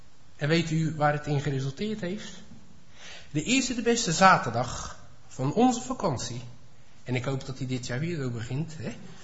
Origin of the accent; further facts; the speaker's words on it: Netherlands; Kijk, wij zijn als Nederlanders, en daar doen we als kerkendenominatie niet voor onder, maar als Nederlanders zijn wij veel meer thuis in de religie van hebben en doen.